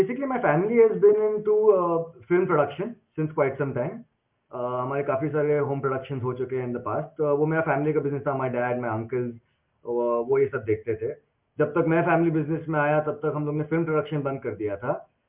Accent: Dubai, United Arab Emirates; moved away as an adult; also born or lived in Mumbai; So I was raised in Dubai, and I completed my schooling there before I moved to Mumbai for my higher education.

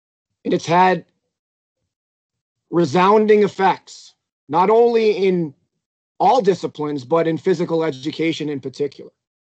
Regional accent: New York, United States; And in New York State, my home state as well, we have a value-added teacher evaluation process.

